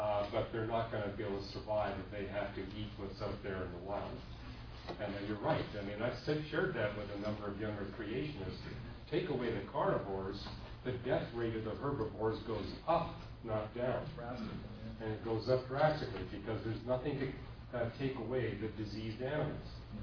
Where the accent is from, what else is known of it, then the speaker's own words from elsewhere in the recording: British Columbia, Canada; Now, I grew up in British Columbia, and you know, my mother and father, although they were very poor, wound up buying one of these deep freeze freezers.